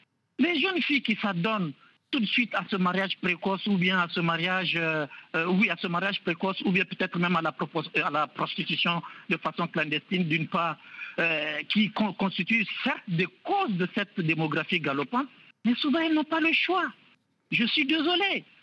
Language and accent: French; Niger; en tant que Nigérien et musulman